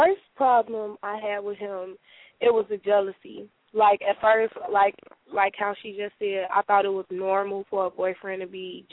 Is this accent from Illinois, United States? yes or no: yes; Chicago, Illinois, United States; I decided not to stay in my hometown, which is Chicago.